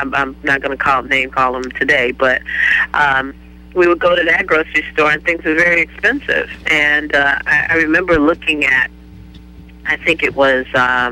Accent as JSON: {"language": "English", "country": "United States", "said": "And as an American, I felt that I should have a choice as to what I wanted to put on my table."}